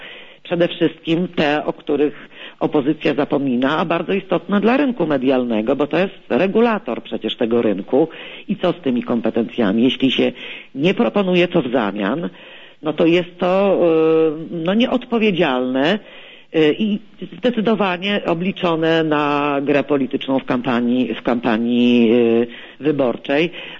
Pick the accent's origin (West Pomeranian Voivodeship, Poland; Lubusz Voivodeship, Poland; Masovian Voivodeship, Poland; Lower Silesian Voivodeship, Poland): Lower Silesian Voivodeship, Poland; Lubin; z Lubina, z którego pochodzę i z którego byłam już posłem.